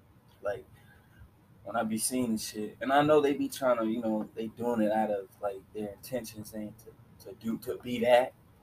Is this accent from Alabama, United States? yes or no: no; Des Moines, Iowa, United States; Like, I'm from Des Moines, Iowa. I ain't from the hood. But my hood is my hood. I'm not from the suburbs. I'm not from none of that.